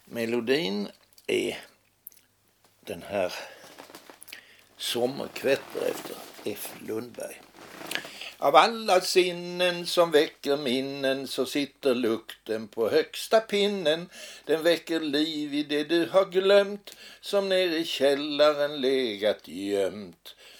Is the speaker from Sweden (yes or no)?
yes; Helsingborg, Skåne, Sweden; also born or lived in Malmö; erbjöd de den till Malmö där jag är född, men nej fan, det vill vi inte ha, sa de i Malmö. Då vände de sig till Helsingborg där jag är uppvuxen